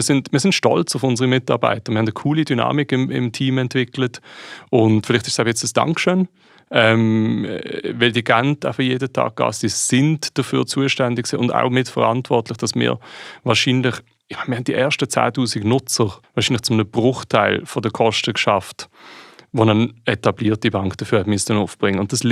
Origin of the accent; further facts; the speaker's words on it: Switzerland; ich als Schweizer kann dort quasi einfach mein Geld auf eine Prepaid-Karte laden.